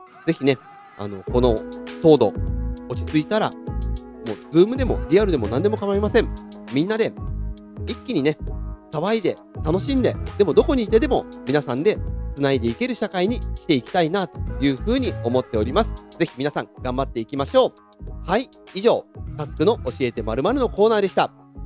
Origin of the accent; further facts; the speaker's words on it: Hokuriku, Japan; born there; まあ僕北陸生まれなんでね、あえて北陸を出しちゃいますけれど